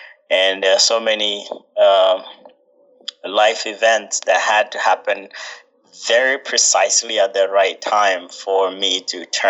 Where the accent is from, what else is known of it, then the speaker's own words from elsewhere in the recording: Uganda; I was born and raised in Uganda.